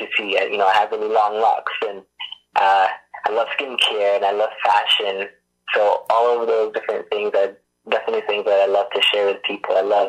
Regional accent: Hamilton, Ontario, Canada; Yes, born and raised in the Hammer.

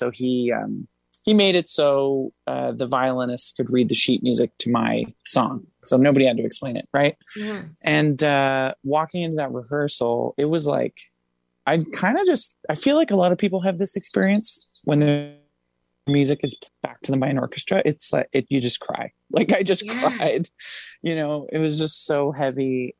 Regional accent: Hamilton, Ontario, Canada; Yeah, that so that happened because basically because I'm from Hamilton.

